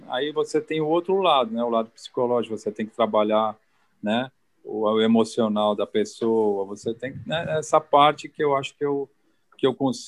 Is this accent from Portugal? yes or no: no; São Paulo, Brazil; aí eu fui campeão paulista, que eu sou de São Paulo, né?